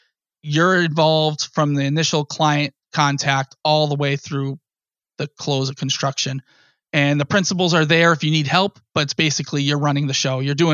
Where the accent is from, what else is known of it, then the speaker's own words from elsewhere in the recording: Massachusetts, United States; I'm a licensed architect. I'm from Massachusetts. I know the regulations here.